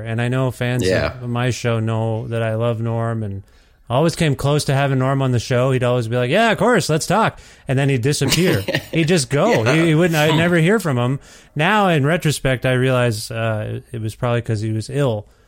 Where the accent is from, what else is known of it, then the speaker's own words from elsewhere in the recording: Kitchener, Ontario, Canada; born there; I was born in Kitchener, Ontario.